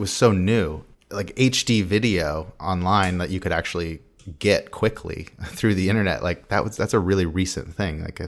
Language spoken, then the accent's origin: English; San Diego, California, United States; I'm from San Diego.